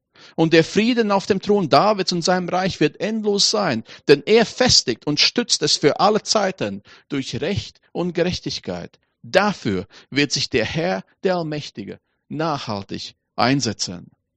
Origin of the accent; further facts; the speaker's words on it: Latvia; Ich bin ja in Lettland aufgewachsen. Für mich gehört Schnee zu Weihnachten.